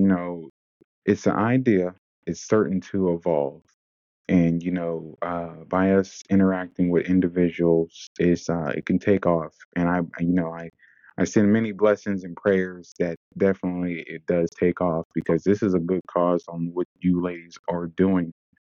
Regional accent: Pennsylvania, United States; where I grew up at here in Pennsylvania, that the village actually helped raise me who I am.

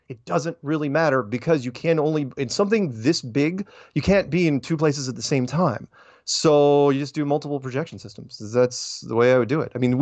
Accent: United States; No, I'm an American.

